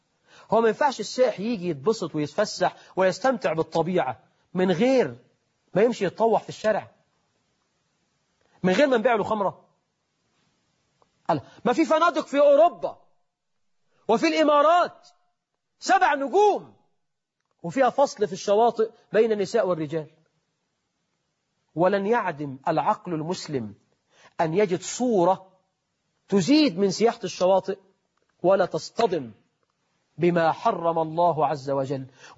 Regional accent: Egypt; قلت له رايح أتفرج زي الناس، هو أنا مش من مصر ولا إيه؟

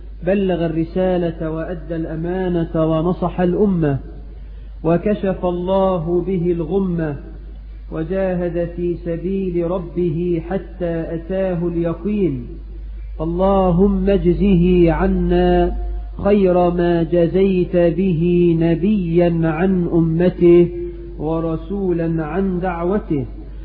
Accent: Egypt; اجعل بلدنا مصر آمنة مطمئنة سخاء رخاء

